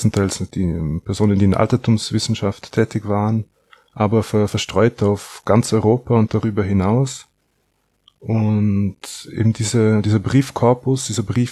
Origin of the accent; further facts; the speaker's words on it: Austria; Ich komme aus Österreich. Ich habe an der Universität Wien studiert